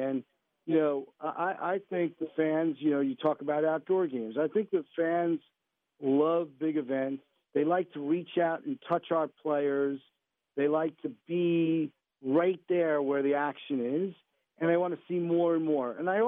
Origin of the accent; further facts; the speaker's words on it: Union, New Jersey, United States; But yeah, I grew up in Union. Still live in New Jersey in West Caldwell. But grew up admittedly a Rangers fan, although, you know, grew up in the shadow of the Devils.